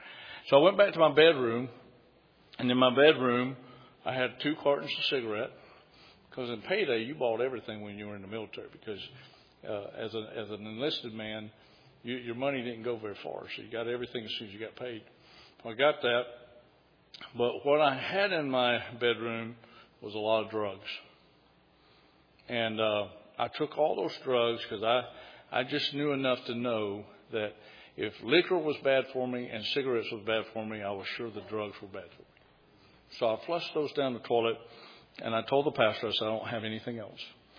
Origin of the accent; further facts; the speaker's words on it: Georgia, United States; Because you see, I'm from Georgia. I had to go all the way to Japan to get saved.